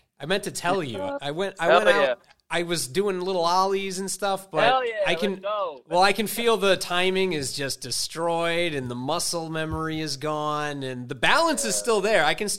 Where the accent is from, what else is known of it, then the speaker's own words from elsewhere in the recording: Groton, Connecticut, United States; I grew up skateboarding in Groton.